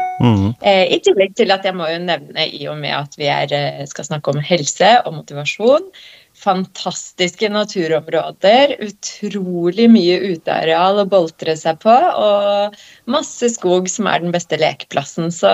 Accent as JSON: {"language": "Norwegian", "town": "Gulset", "region": "Vestfold og Telemark", "country": "Norway", "tie": "born or raised there", "said": "så jeg evig glad for at jeg vokste opp på Gulset, og kunne egentlig ønske meg å flytte tilbake med min familie"}